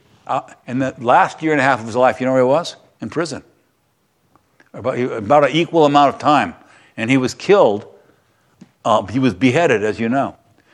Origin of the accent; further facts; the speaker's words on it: San Antonio, Texas, United States; born there; If I'm near Texans, oh yeah, I was born in San Antonio. You know, yeah, I'm a Texan.